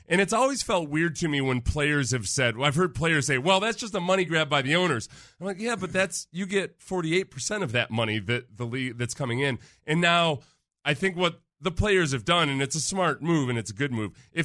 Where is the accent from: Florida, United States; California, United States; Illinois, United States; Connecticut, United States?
Florida, United States; Jacksonville; I came from Jacksonville, so I'm like, oh, Jacksonville's really humid.